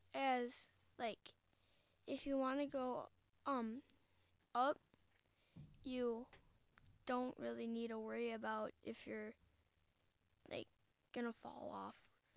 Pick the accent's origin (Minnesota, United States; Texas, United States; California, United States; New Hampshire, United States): Minnesota, United States; Minneapolis; I am from Minnesota.